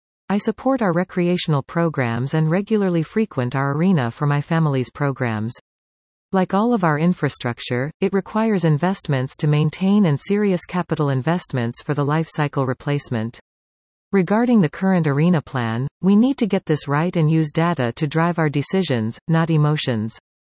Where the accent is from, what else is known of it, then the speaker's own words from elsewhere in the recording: Penetanguishene, Ontario, Canada; I was born and raised in Penetanguishene, appreciating all it offers.